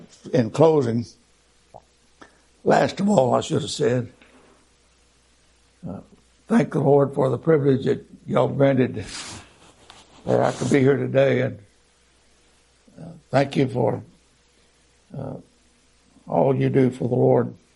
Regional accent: Nacogdoches, Texas, United States; I'm from Nacogdoches, and Brother James owned a donut shop in Nacogdoches for a long time.

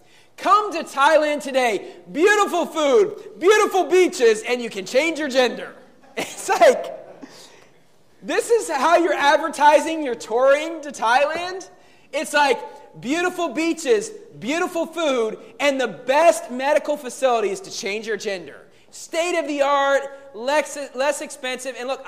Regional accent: United States; And I can say this as an American, where I'm from in America

